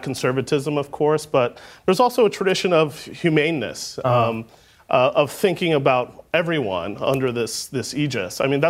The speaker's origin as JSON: {"language": "English", "region": "Kansas", "country": "United States", "tie": "born or raised there", "said": "For me, looking back at growing up in Kansas and having Linda Brown there, it meant a lot to realize that I was in a place that Langston Hughes also had lived"}